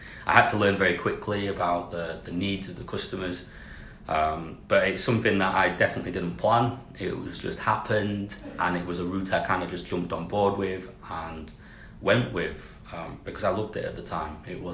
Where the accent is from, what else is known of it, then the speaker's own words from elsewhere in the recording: Doncaster, Yorkshire and the Humber, United Kingdom; I think I'd been in my hometown, Doncaster. I think I'd been there long enough. I was ready to try out and explore different places.